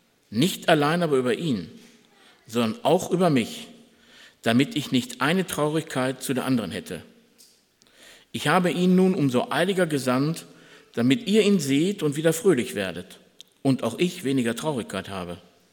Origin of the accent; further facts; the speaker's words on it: Schlangen, North Rhine-Westphalia, Germany; Ich bin aus Schlangen.